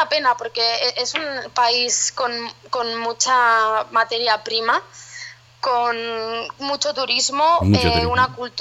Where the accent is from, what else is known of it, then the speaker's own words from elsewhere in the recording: Ripollet, Catalonia, Spain; also born or lived in Exeter; Ripollet, sí. Somos vecinos de Sardañola, que, ajá, lo tengo que decir también, porque yo he estudiado allí y al final somos... convivimos mucho Sardañola-Ripollet